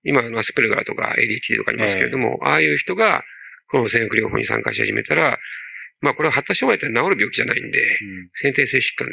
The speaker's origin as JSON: {"language": "Japanese", "region": "Iwate", "country": "Japan", "said": "私岩手出身ですけど、岩手県の、"}